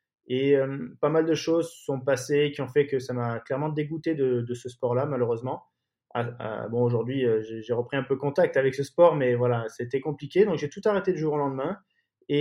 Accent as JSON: {"language": "French", "town": "Marseille", "region": "Provence-Alpes-Côte d'Azur", "country": "France", "said": "j'ai 33 ans, je suis originaire de Marseille."}